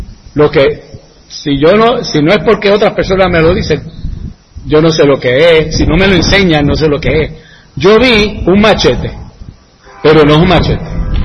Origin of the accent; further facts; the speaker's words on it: New York, United States; also born or lived in Texas / Mississippi / Kansas; nací y me crié en Nueva York. Viví 3 meses en Texas, 1 año en Mississippi y como 15 más en Kansas.